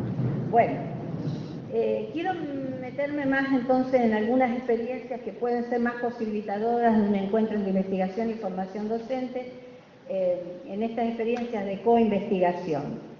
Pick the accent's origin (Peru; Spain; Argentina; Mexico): Argentina; Rosario, Santa Fe; vengo de Rosario, ciudad de la provincia de Santa Fe, tan mediatizada en los medios de comunicación últimamente.